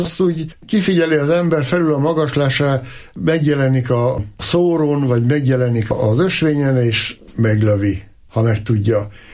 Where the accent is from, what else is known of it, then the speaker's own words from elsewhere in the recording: Bogács, Borsod-Abaúj-Zemplén, Hungary; Igen, Észak-Magyarország második legszebb falujába születtem, és ott nőttem fel.